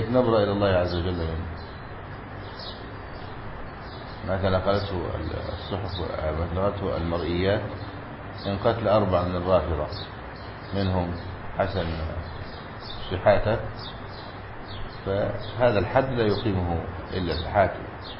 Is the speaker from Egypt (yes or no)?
yes; Egypt; وعندنا في مصر في الجنوب